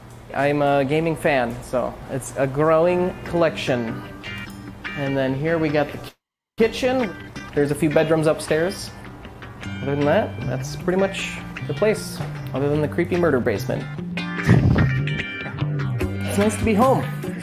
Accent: Minnesota, United States; moved away; I was born in Minnesota. Lived there for most of my life. I moved to Denver for a few years.

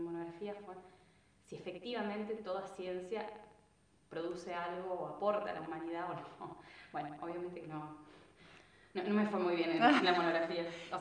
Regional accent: Bariloche, Río Negro, Argentina; De hecho, me acuerdo, yo soy de Bariloche

